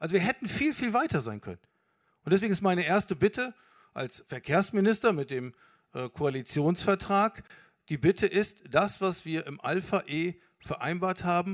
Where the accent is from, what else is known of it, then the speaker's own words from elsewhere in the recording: Lower Saxony, Germany; Ehrlicherweise als Niedersachse auch